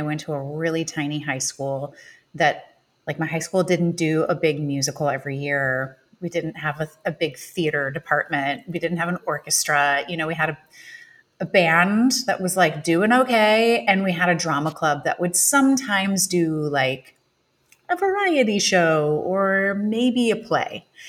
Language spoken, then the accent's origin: English; Illinois, United States; So I auditioned at University of Illinois because I grew up in Illinois.